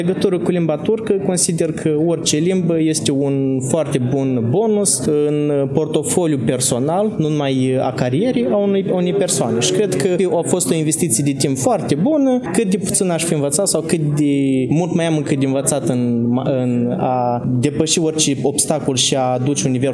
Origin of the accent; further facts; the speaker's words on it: Ungheni District, Moldova; Din Republica Moldova, raionul Ungheni.